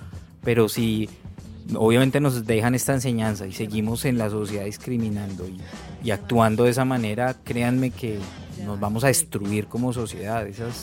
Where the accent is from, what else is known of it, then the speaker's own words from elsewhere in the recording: Colombia; en nuestro caso pues que somos colombianos